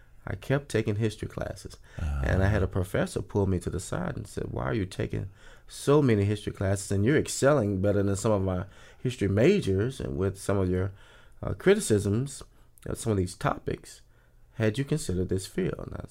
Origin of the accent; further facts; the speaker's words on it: Arkansas, United States; I grew up in Arkansas, and there's a lot of blues history in Arkansas.